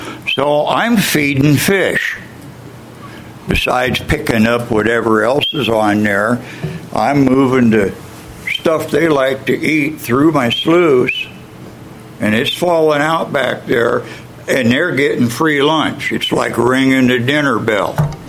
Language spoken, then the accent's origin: English; Camas, Washington, United States; also born or lived in Vancouver, United States; I was born here in Vancouver, Washington. I grew up in Camas, Washington. I am a veteran. I'm college educated.